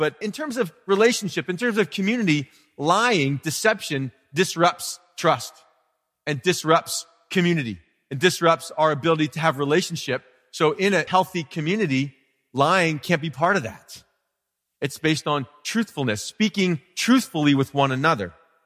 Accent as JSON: {"language": "English", "region": "Pennsylvania", "country": "United States", "tie": "born or raised there", "said": "I grew up outside of Philadelphia, the suburbs of North Philly."}